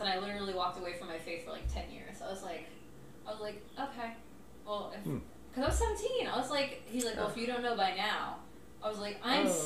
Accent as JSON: {"language": "English", "region": "New York", "country": "United States", "tie": "born or raised there", "said": "I grew up in Greenwich Village, my babysitter Joey was gay."}